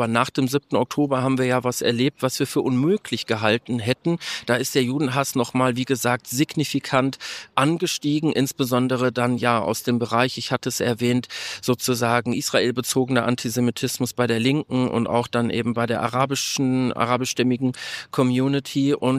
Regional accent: Dortmund, North Rhine-Westphalia, Germany; in der Nähe meiner Heimat Dortmund-Dorsfeld

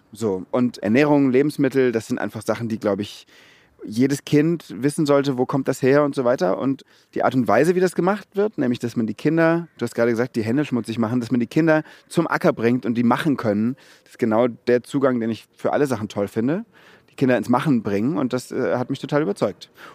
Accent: Mainz, Rhineland-Palatinate, Germany; now in Munich, Germany; Ich komme aus Mainz, genau, Mainz-Bretzenheim. Ich war auf der Heinrich-Mumbecher-Grundschule.

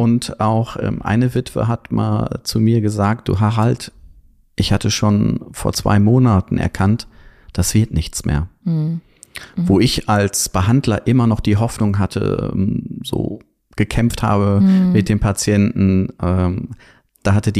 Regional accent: Warburg, North Rhine-Westphalia, Germany; born there; Ich bin ja gebürtiger Warburger und der Ostwestfale ist bodenständig und bleibt sozusagen auch, kommt nie groß raus.

